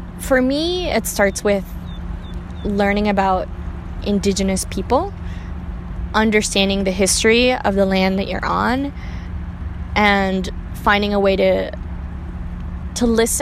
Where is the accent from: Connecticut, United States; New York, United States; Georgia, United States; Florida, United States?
Florida, United States; Miami; also born or lived in Cuba; Grown up in Miami since I was 8 years old. I came from Cuba